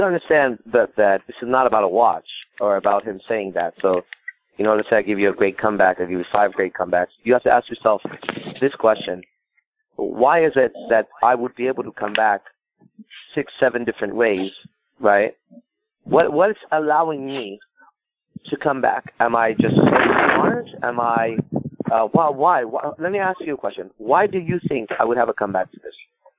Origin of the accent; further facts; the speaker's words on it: Iran; English is a second language; I go, yeah, you know, I'm Persian. Well, I came from Iran.